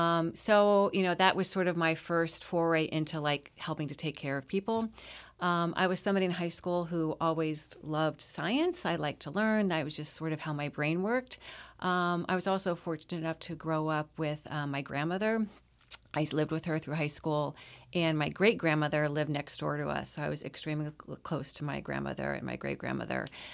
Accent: Indiana, United States; So as you said, I grew up in Indiana. My first job, I was 12 years old, and I was a corn detassler.

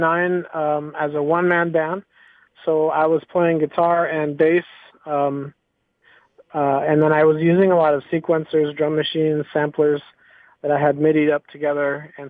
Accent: Chicago, Illinois, United States; also born or lived in Seattle-Tacoma / Los Angeles / Austin; now in Dallas, United States; I'm originally from Chicago. I spent my early teens in the Seattle-Tacoma area up in the Northwest.

